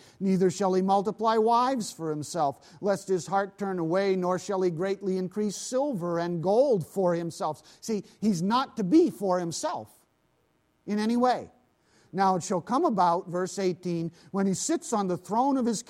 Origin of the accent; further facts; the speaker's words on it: Pakistan; When I grew up in Pakistan, that was the big thing.